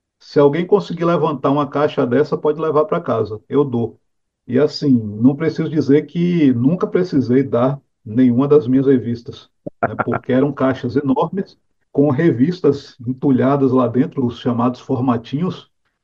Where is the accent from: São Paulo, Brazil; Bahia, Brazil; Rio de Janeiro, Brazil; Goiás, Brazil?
Bahia, Brazil; Salvador; now in Rio Grande do Norte, Brazil; sou soteropolitano, embora hoje more no Rio Grande do Norte